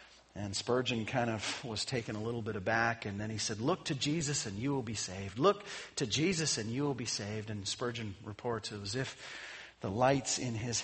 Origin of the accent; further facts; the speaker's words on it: Calgary, Alberta, Canada; as a Canadian who grew up in Calgary and then spent time up north in Houston